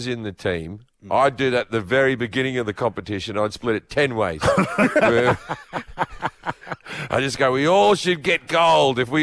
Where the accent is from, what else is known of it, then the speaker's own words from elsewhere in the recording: United States; and I'm an American, but it's that weird thing because your childhood where you're like, we're going to get them.